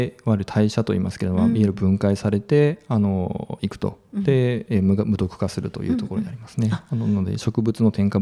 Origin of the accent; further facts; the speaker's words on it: Kumamoto, Japan; now in Okinawa, Japan; もう熊本出身で。